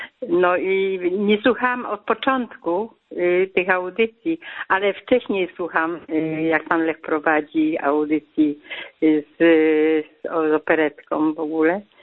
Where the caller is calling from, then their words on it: Łódź Voivodeship, Poland; Jestem z Łódzkiego.